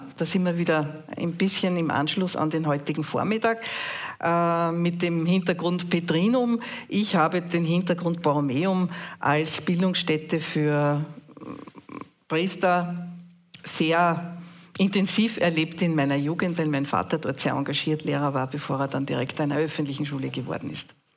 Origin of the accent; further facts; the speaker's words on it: Salzburg, Austria; Ja, also ich bin keine Oberösterreicherin, keine Niederösterreicherin, sondern eine waschechte Salzburgerin. Vertrete damit natürlich auch den Westen.